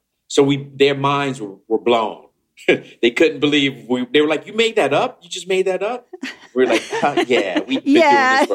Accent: Chicago, Illinois, United States; And I was this nerd from Chicago who would, you know, it was insane to me

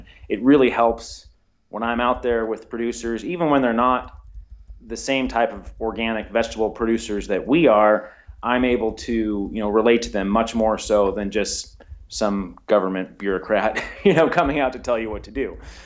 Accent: California, United States; No, I grew up in Northern California in a suburb of San Francisco, and we didn't do any really gardening of ourselves.

